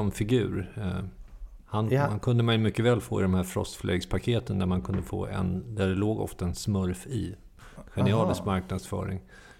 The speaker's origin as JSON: {"language": "Swedish", "town": "Stockholm", "region": "Stockholm County", "country": "Sweden", "tie": "born or raised there", "said": "Jag växte upp på Östermalm, det var det som är skillnad."}